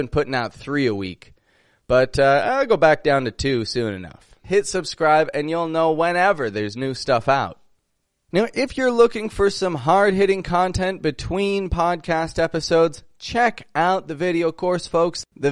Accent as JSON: {"language": "English", "town": "Toronto", "region": "Ontario", "country": "Canada", "said": "I'm from Toronto, Canada."}